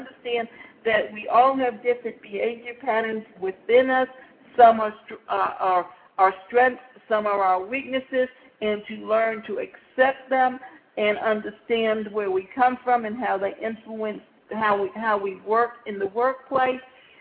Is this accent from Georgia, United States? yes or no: yes; Atlanta, Georgia, United States; I came from Atlanta, and we had a magazine called The Creative Loafing